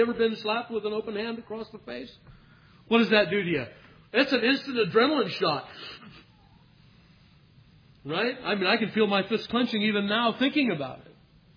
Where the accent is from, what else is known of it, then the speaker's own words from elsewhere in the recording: Los Angeles, California, United States; Of course, I grew up in Los Angeles.